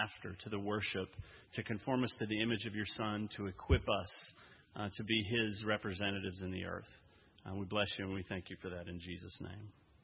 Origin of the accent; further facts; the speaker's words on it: Lexington, Kentucky, United States; I'm from Lexington, Kentucky. I've been a pastor there for about 20 years.